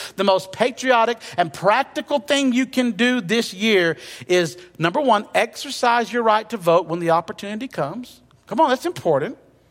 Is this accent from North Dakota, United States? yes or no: no; Huntsville, Alabama, United States; also born or lived in Douglasville; now in Albertville, United States; Lily and I grew up in Huntsville. We lived in Douglasville, Georgia.